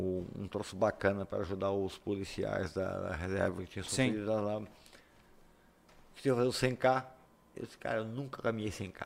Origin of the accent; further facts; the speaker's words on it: Rio Grande do Sul, Brazil; Cara, eu sou gaúcho, eu peço licença.